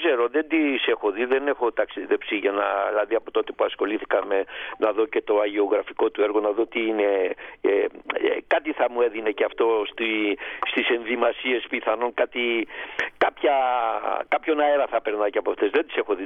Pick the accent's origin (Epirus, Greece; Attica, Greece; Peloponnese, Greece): Attica, Greece; Athens; Εγώ είμαι Πελοποννήσιος, είμαι από την Αρκαδία η καταγωγή μου, γεννήθηκα εδώ και μεγάλωσα στην Αθήνα.